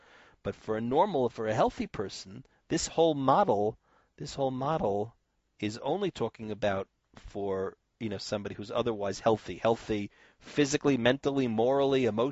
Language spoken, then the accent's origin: English; Roselle, New Jersey, United States; I grew up in Roselle, New Jersey, which is just one stop away on the parkway.